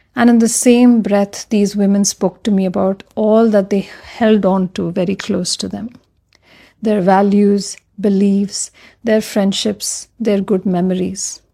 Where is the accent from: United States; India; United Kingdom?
India; As a Muslim woman myself, I was born and raised in India, and I have lived here all my life, worked, studied in different parts of the country, and I call India my home.